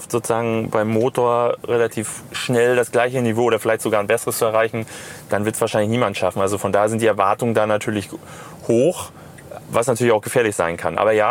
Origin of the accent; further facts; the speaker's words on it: Mecklenburg-Vorpommern, Germany; als Mecklenburger